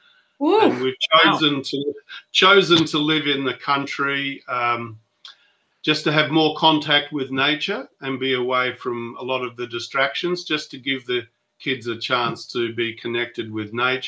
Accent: Perth, Western Australia, Australia; We grew up in Perth, but when I grew up in the 50s in Perth, it was a rural town. It was not a big urban centre like it is now.

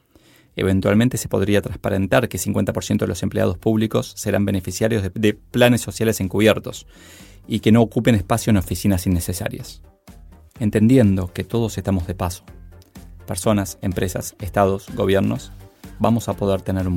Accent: Argentina; Creo que nos falta discusiones en mi país, en la Argentina

